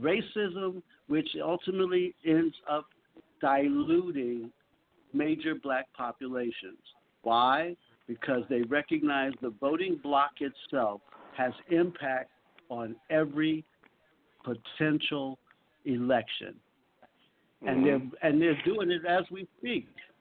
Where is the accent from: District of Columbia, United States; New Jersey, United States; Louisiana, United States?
District of Columbia, United States; Washington; Washington, D.C., when I grew up in Washington, D.C., some 67 years ago, almost 70 years ago, the city was 75% to 80% black.